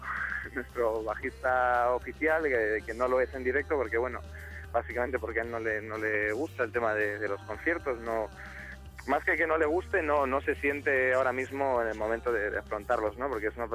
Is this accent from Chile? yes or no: no; Galicia, Spain; salvo Raúl, que es de Barcelona, el resto somos gallegos